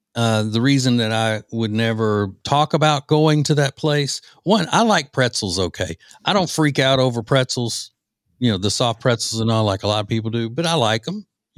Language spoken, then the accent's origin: English; the South, United States; Right, and as a Southerner, not wanting to have my Southern card revoked, I would never call one of my parents' siblings or sisters auntie.